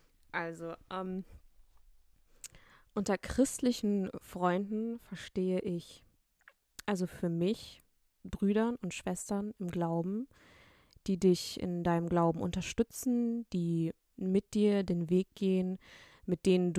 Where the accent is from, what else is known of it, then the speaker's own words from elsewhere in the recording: Kassel, Hesse, Germany; Ich bin 22 Jahre alt. Ich komme aus Kassel und Jesus habe ich vor circa 2 Jahren angenommen.